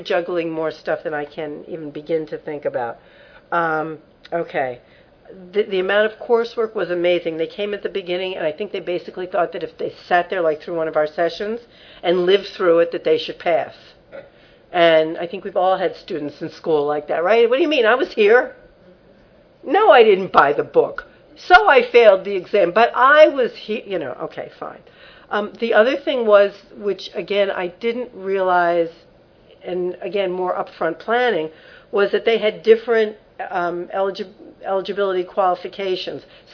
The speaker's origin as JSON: {"language": "English", "town": "Brooklyn", "region": "New York", "country": "United States", "said": "I'm from Brooklyn, and I'm Jewish, okay."}